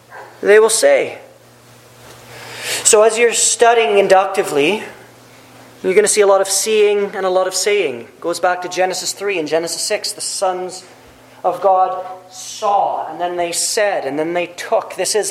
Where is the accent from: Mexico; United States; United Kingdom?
United Kingdom; England; I don't know. I'm not Hebrew. I'm English.